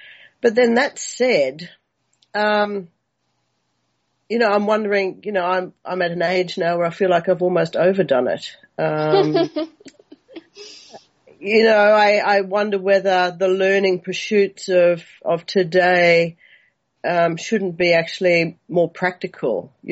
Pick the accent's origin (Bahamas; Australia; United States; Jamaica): Australia; Brisbane, Queensland; now in Singapore; I'm an Australian girl who grew up in Brisbane, you know, near the Surfers Paradise Beach and the wonders of the outdoor playground.